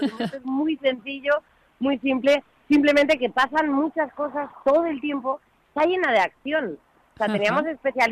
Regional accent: Bilbao, Basque Country, Spain; also born or lived in Madrid; Bilbao, he dicho, madre mía, qué vergüenza, perdón, mi tierra. Yo soy madrileña vasca.

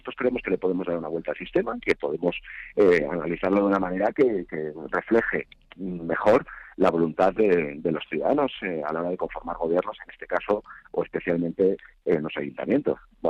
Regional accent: Spain

